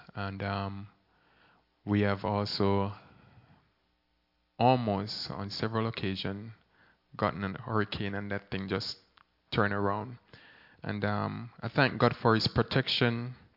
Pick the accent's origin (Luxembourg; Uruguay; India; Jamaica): Jamaica; growing up in Jamaica, I've always loved this about Jamaicans.